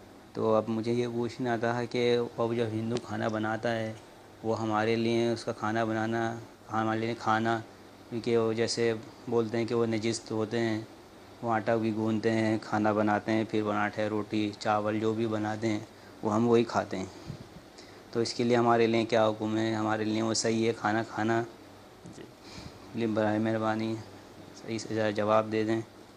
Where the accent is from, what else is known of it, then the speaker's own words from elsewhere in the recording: Pakistan; now in Dubai, United Arab Emirates; میں پاکستان سے ہوں، پر ابھی میں دبئی میں کام کرتا ہوں.